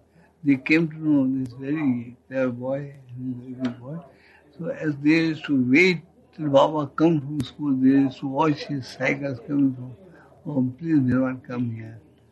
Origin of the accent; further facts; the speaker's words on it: Pune, Maharashtra, India; I was born in Pune. I was staying in Pune next door to Baba's house.